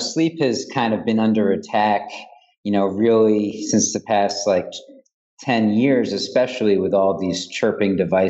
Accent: New York, United States; and you know, I'm a New Yorker, so it's especially palpable here.

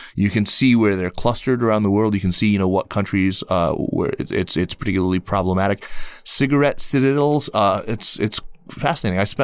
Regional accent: United States; I'm an American. I grew up here. I didn't know about that.

